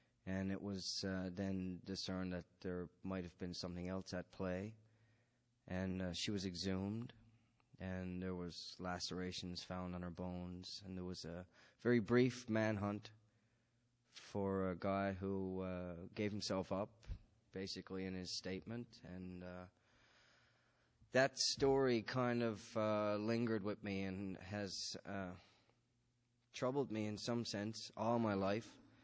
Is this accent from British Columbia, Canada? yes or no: no; Calvert, Newfoundland and Labrador, Canada; in my hometown, which is a place called Calvert, it's about an hour's drive southeast, I guess, of St. John's